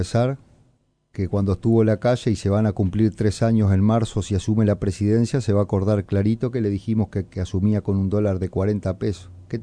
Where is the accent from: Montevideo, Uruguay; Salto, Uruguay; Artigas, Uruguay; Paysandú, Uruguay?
Paysandú, Uruguay; Somos los dos de Paysandú